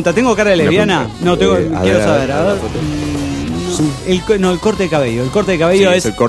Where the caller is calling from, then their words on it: Guadalajara, Jalisco, Mexico; de Guadalajara.